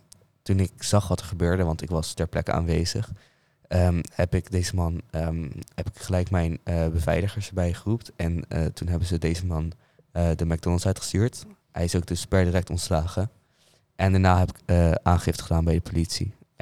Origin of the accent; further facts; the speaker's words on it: Utrecht, Netherlands; ik ben 34 jaar oud. Ik kom uit Utrecht en ik werk nu als baas bij de McDonald's hier op Beneden.